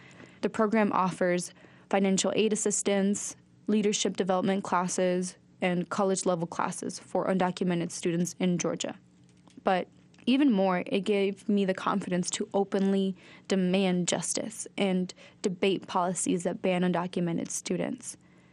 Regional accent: Uruguay; now in United States; I was born on February 16th, 1996, in Uruguay.

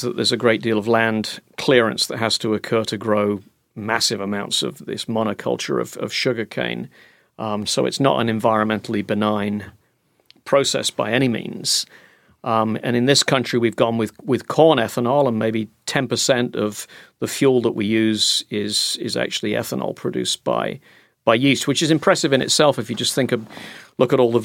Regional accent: Oxford, South East England, United Kingdom; I grew up in Oxford.

